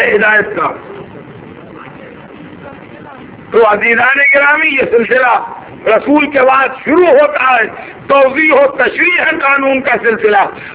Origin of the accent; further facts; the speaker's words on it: Lucknow, Uttar Pradesh, India; born there; اس لیے کہ اردو ہماری مادری زبان ہے نا، ہم لکھنؤ میں پیدا ہوں گے، ہم سے اردو کی غلطی ہونا بہت مشکل ہے.